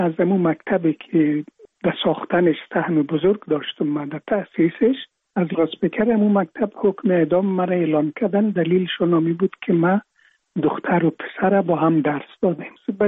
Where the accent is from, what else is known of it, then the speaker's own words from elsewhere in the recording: Afghanistan; also born or lived in Iraq; سال 52 که از عراق پس اومدیم، یک ذره مرا به مشکل در مکتب پذیرفتن